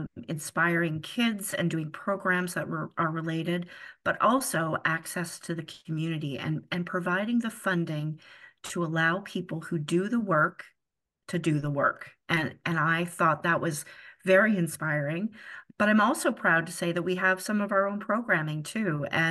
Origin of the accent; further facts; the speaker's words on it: Kingston, Ontario, Canada; now in Northumberland, Canada; I wasn't born and raised here. I'm actually from the Kingston area. So the Thousand Islands is always home, but Northumberland has become my new home.